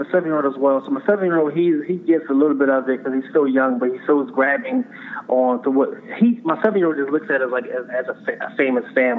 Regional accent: Philadelphia, Pennsylvania, United States; I'm a guy from Philadelphia. I'm raised in Philadelphia for a number of years. When you come out that city, you have a mentality of not wanting to do better, in my case.

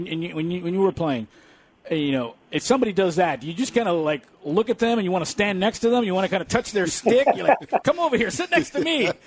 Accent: California, United States; now in Florida, United States; To me, I grew up in California, and I live in Florida.

